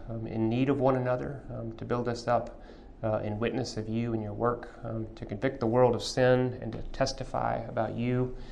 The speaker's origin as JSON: {"language": "English", "region": "Texas", "country": "United States", "tie": "born or raised there", "said": "Disclaimer, I'm from Texas, so that's kind of fun. I love to say that. I grew up in a small town. A lot of my friends did have cattle."}